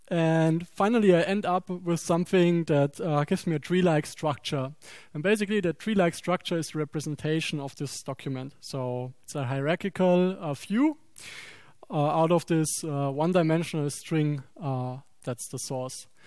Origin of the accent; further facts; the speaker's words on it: Regensburg, Bavaria, Germany; I'm from Regensburg, Germany.